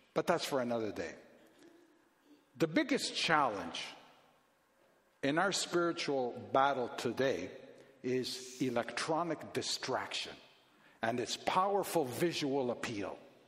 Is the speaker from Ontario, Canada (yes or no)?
yes; Toronto, Ontario, Canada; I'm from Toronto, Canada. I live downtown. I was born and raised in downtown Toronto.